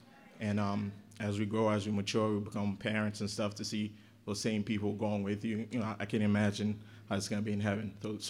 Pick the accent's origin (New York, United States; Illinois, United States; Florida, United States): New York, United States; Brooklyn; I am Haitian from Brooklyn.